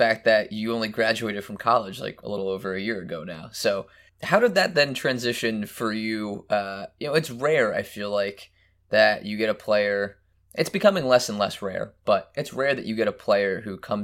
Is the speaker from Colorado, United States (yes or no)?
no; New Jersey, United States; I'm from New Jersey originally.